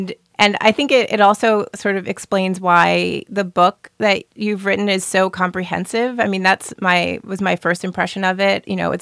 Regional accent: New Jersey, United States; It's a book that I wish that I had as a Black girl growing up in New Jersey and wanting, you know, feeling the connection to farming

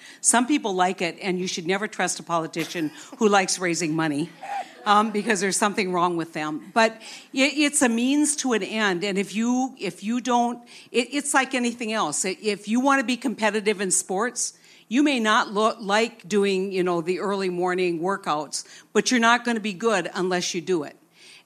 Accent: Manitou, North Dakota, United States; I grew up in Manitou, North Dakota, a town of 90 people. My family was 1/10 the population, I want you to know.

